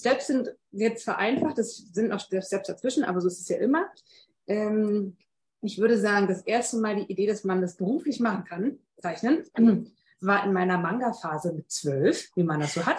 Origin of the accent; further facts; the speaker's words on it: Berlin, Germany; raus aus der eigenen Heimatstadt. Also als Berlinerin ist man ja immer so ein bisschen faul und denkt sich, wir haben doch alles, muss nirgendwo anders hin.